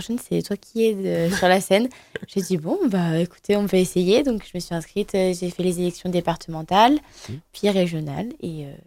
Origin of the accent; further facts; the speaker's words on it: Vichy, Auvergne-Rhône-Alpes, France; j'ai grandi à Vichy. Donc j'ai passé toute mon enfance là-bas, primaire, collège, lycée. Et puis pour les études supérieures, je suis partie à Clermont.